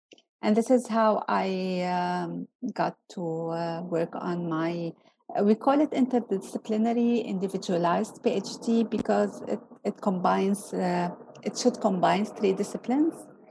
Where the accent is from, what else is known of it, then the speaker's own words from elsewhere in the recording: Lebanon; now in Canada; I come from Lebanon, and it's hard for me to say I'm Lebanese because this identity is loaded with the colonial history, being colonized myself, like the country, for long years.